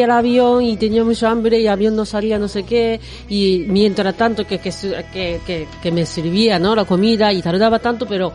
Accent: Japan; Spanish is a second language; Claro, es eso que yo soy de Japón, ¿no?

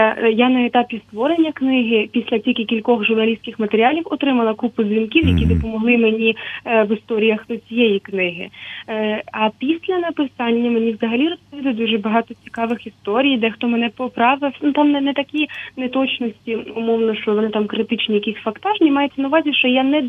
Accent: Volodymyrivka, Chernihiv Oblast, Ukraine; я з Городнянського району, як і Левко Лук'яненко, так, ну, єдине, що трохи далі, з прикордоння білоруського

